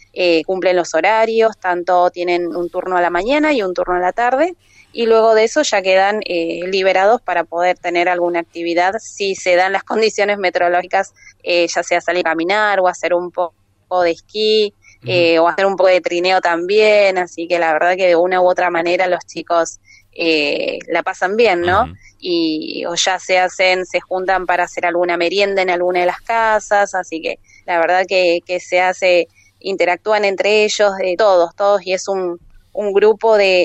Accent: San Miguel de Tucumán, Tucumán, Argentina; now in Bahía Blanca, Argentina; Yo soy de San Miguel de Tucumán, así que, pero ya me fui hace muchos años de ahí, ahora vivo en Bahía Blanca

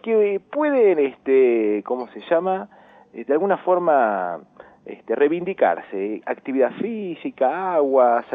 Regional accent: Pergamino, Buenos Aires Province, Argentina; born there; now in Junín de los Andes, Argentina; en donde yo nací no se come mucho locro. En Pergamino, provincia de Buenos Aires, no es más de la empanada, más del asado, ¿vieron? Bien pampa, es más carne, asado el 25.

